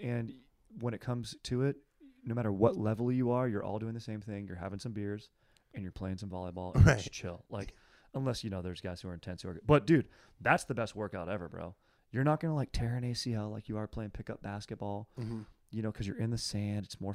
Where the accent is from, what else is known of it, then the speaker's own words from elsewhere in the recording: California, United States; Dude, it was rad, man. It was a great place to grow up. I mean, we were super spoiled. It was OC